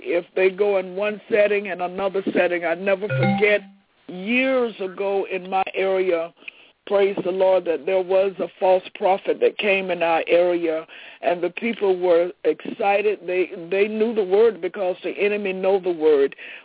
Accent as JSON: {"language": "English", "region": "Florida", "country": "United States", "said": "it's so amazing that I'm from Florida, and my husband and I had went home to visit"}